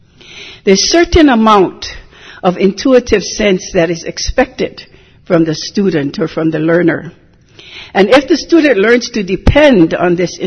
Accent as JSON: {"language": "English", "town": "Hilo", "region": "Hawaii", "country": "United States", "tie": "born or raised there", "said": "I was born and raised in Hilo of Hawaiian ancestry."}